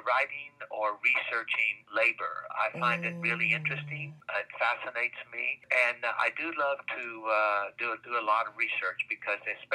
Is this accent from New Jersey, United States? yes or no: no; Midland, Texas, United States; A dear friend of mine, I was raised in Midland, Texas